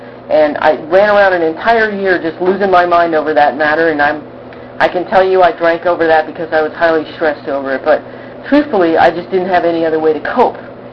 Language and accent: English; New England, United States; I grew up in New England, and I grew up in a Catholic family up there, and, you know, it's kind of strict Catholic going on.